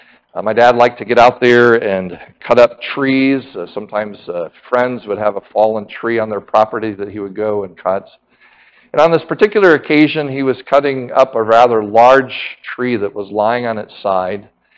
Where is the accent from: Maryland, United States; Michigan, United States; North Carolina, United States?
North Carolina, United States; I grew up in North Carolina, Western North Carolina, in the Blue Ridge Mountains. I lived at the end of a dirt road